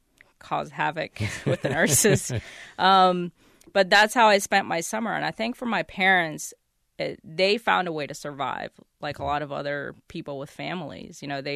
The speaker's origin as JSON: {"language": "English", "country": "Cuba", "tie": "born or raised there", "said": "So I was born in 85. So I grew up in Cuba late 80s, early 90s"}